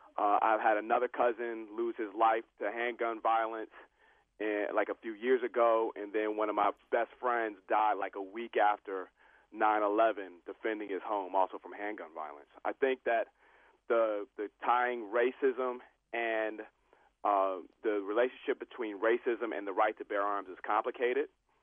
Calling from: Detroit, Michigan, United States; I'm calling from Detroit, from my parents' home

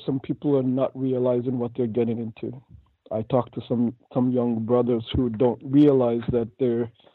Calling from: Atlantic Canada, Canada; I'm actually calling from Atlantic Canada.

